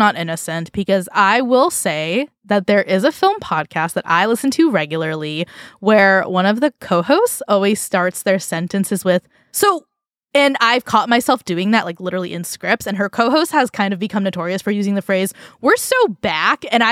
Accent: California, United States; accent: Valley Girl; I'm from Southern California, the birthplace of the Valley Girl accent. And I always notice non-California people speaking to me like this.

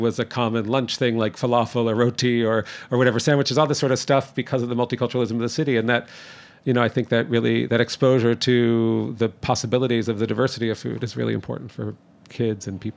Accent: Toronto, Ontario, Canada; also born or lived in New Jersey; No, I grew up in Toronto. I was from this area. I'm born in New Jersey, and I'm the product of, we say, a mixed marriage, Brooklyn and New Jersey.

